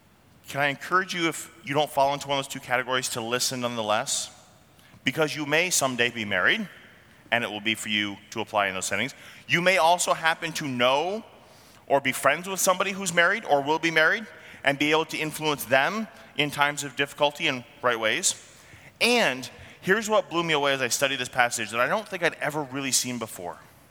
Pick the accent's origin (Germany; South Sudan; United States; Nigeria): United States; New England; I grew up in New England. It's liberal there. It was liberal when I grew up there. It's still liberal there now.